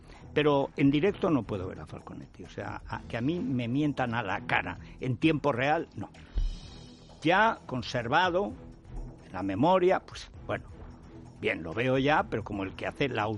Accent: Barcelona, Catalonia, Spain; moved away; si además yo soy de Barcelona, o sea, también salgo de allí, o sea, vengo huyendo.

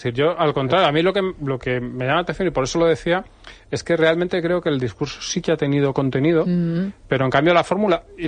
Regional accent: Madrid, Community of Madrid, Spain; Yo soy de Madrid

